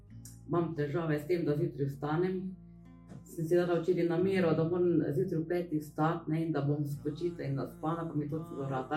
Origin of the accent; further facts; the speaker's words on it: Celje, Savinja, Slovenia; iz Celja.